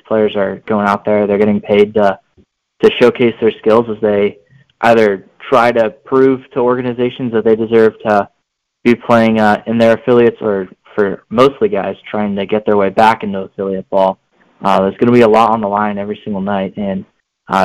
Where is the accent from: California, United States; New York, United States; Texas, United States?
California, United States; San Diego; when I turn on the Padres games every night, I'm from San Diego.